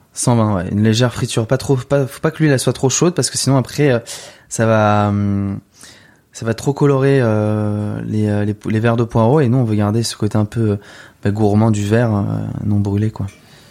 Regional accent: Île-de-France, France; J'ai grandi dans le Val d'Oise, juste à côté de la forêt.

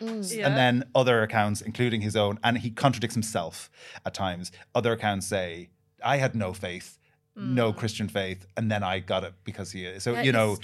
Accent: Ireland; We're two Irish people, and we've given you permission.

